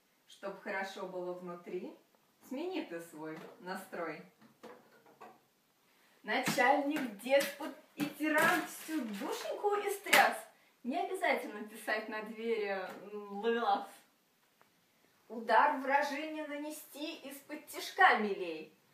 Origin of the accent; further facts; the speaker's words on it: Penza, Penza Oblast, Russia; мне 26 лет, я из Пензы.